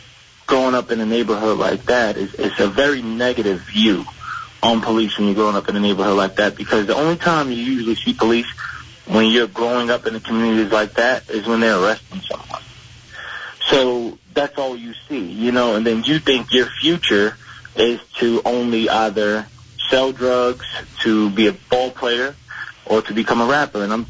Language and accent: English; Elizabeth, New Jersey, United States; Growing up in Elizabeth was very difficult when I was younger. When I was younger, I grew up in the projects called Pioneer Homes and Magnolia Manors and Radlag Manors.